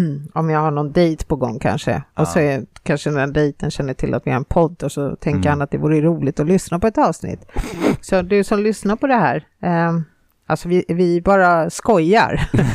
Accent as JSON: {"language": "Swedish", "country": "Finland", "said": "Som jag är finsk."}